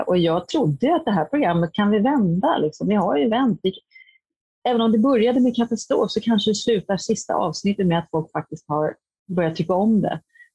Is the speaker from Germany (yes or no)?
no; Hollywood, California, United States; Jag kommer från USA och Hollywood där det är konstant.